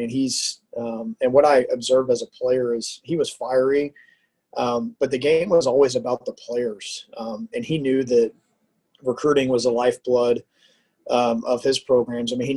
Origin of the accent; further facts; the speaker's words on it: Houston, Texas, United States; I'm a Texan. I grew up in the Houston area and committed to Nebraska when there was snow in the outfield on my visit.